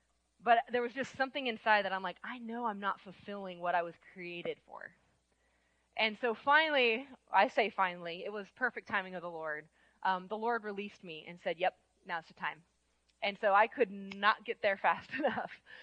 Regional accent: San Diego, California, United States; moved away as an adult; also born or lived in Tennessee; I was born and raised in San Diego. I spent a number of years out there until I was about 20. I graduated college and then moved to Tennessee, where I got connected with New Song Nashville, like Pastor Jeff said.

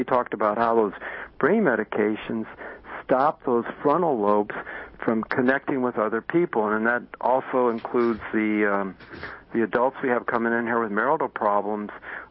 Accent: Midwest, United States; I grew up in the Midwest and out on the farms, and we'd have cellars.

